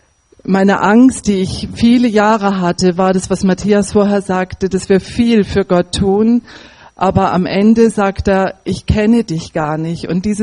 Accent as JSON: {"language": "German", "region": "Northern Germany", "country": "Germany", "tie": "born there", "said": "Ich bin auch in der Landwirtschaft geboren, auf einem Bauernhof in Norddeutschland, als 5. von 8 Kindern. Und es war so, dass meine Eltern waren gläubig"}